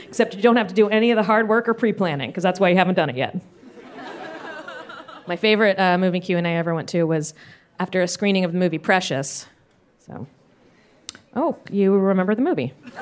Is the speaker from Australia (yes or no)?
no; Florida, United States; Yeah, I am from Florida.